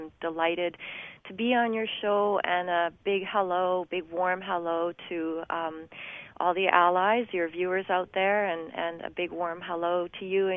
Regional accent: Edmonton, Alberta, Canada; I was born in Edmonton, Alberta. … My mom was Polish, and my dad is Mi'kmaq First Nation

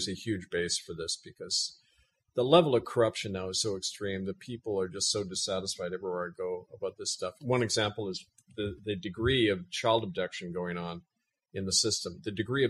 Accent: Winnipeg, Manitoba, Canada; born or raised there

